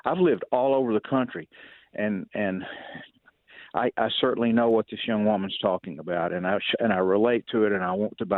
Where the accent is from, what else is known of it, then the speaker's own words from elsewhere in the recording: the South, United States; I grew up in the South my whole life. Family's been there for hundreds of years